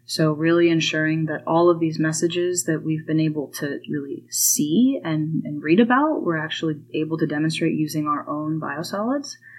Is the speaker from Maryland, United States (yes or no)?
no; San Francisco, California, United States; I'm from San Francisco.